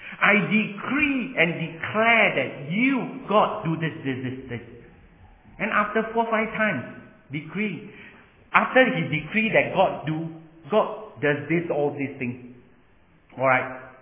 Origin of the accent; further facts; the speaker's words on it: Singapore; I come from Singapore.